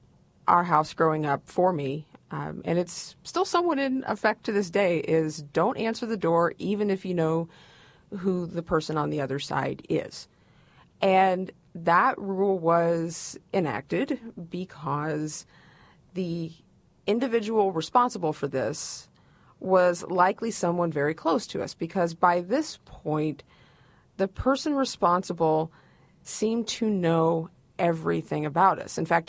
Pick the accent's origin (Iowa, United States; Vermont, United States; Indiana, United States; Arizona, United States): Indiana, United States; Portland; I grew up in Portland, Indiana, which is about 30 minutes northeast of Muncie, just a stone's throw away from the Ohio border.